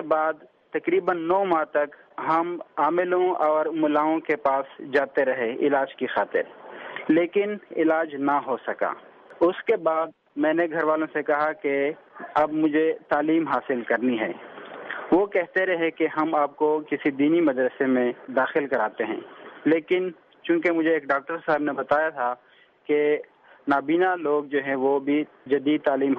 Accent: Khyber Pakhtunkhwa, Pakistan; میں نے 7ویں تک تعلیم وزیرستان میں حاصل کی, 4تھی تک میں نے اپنے گاؤں میں پڑھا.

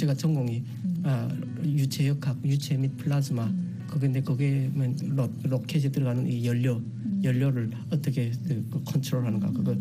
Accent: North Korea; 북한에서 왔다는 걸 숨기기 위해서

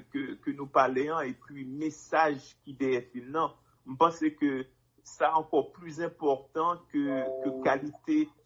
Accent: Haiti; c'est vrai qu'en tant que haïtien, ça t'est vraiment fait plaisir, côté que, encore une fois, m'était capable de mettre lumière sous le drapeau haïtien.

